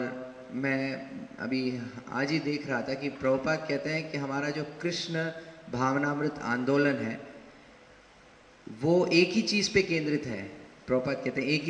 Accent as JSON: {"language": "Hindi", "region": "South India", "country": "India", "second_language": "Hindi", "said": "और मैं दक्षिण भारत से हूँ तो मेरा हिंदी उतना अच्छा नहीं है"}